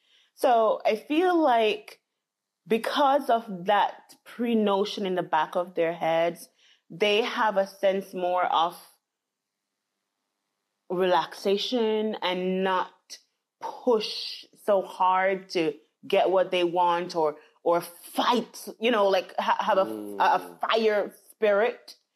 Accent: Jamaica; because they know I'm from Jamaica.

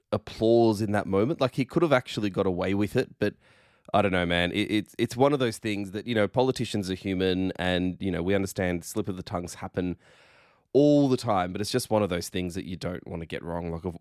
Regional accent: Australia; accent: Australian; just our Australian accents on air. It's one of the feedbacks that we've received that apparently we're too Australian.

